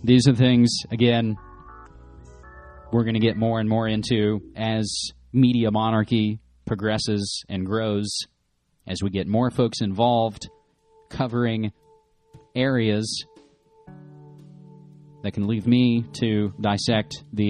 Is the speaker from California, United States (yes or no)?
no; West Virginia, United States; my home state of West Virginia